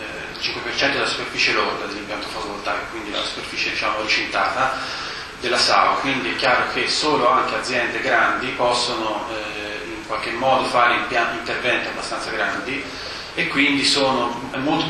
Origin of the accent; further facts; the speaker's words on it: Tuscany, Italy; accent: Tuscan; come si sente dall'accento sono toscano